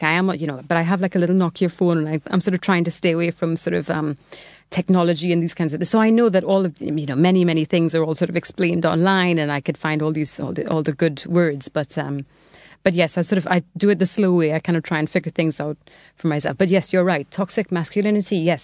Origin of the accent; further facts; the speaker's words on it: Trinidad & Tobago; for me growing up in Trinidad, that I also was able to enjoy this book